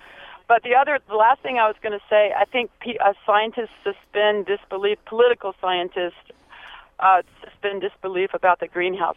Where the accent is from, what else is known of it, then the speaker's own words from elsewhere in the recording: Mississippi, United States; no, I grew up in Mississippi, but it's pretty much the same ratio there, I think.